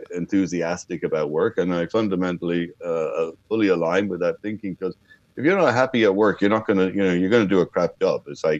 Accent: Dublin, Leinster, Ireland; born or raised there

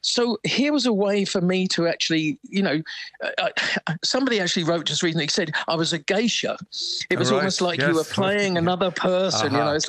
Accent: Shoreham-by-Sea, South East England, United Kingdom; I remember in my hometown of Shoreham-by-Sea, we had a youth club.

